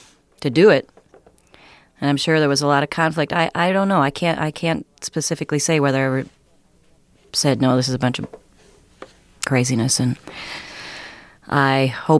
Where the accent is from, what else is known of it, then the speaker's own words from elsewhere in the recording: Wisconsin, United States; now in California, United States; when coming from Wisconsin, I mean, I consider myself a pretty hip person. Not because I came from Wisconsin, but I mean, when I lived there, I thought I was real liberal and hip